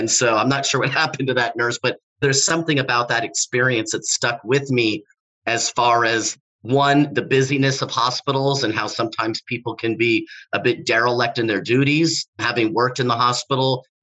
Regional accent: California, United States; also born or lived in Los Angeles / San Diego; I grew up in Southern California, bouncing back and forth between my dad's house in Los Angeles, my mom's house in San Diego. I'm a first-generation American with Mexican heritage.

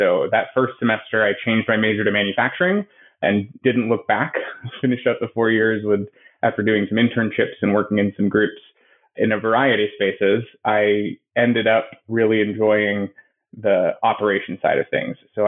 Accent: Boston, Massachusetts, United States; I grew up in Boston, child of a single mother

